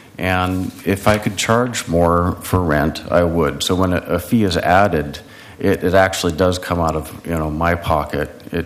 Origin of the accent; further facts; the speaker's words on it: Portland, Oregon, United States; I grew up here in Portland. I went to Metropolitan Learning Center, downtown Portland.